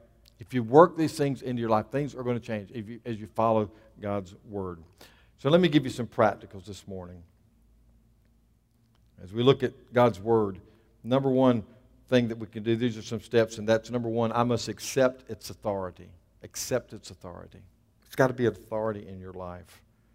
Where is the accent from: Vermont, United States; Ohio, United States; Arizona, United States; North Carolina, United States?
North Carolina, United States; You know, we're from North Carolina.